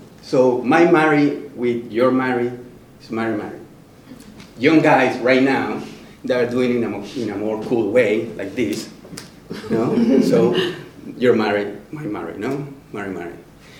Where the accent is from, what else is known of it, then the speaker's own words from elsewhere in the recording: Chile; English is a second language; I'm coming from Chile. Yeah, we're going to show you some. Well, first, I'm sorry for my English. It's not my first language.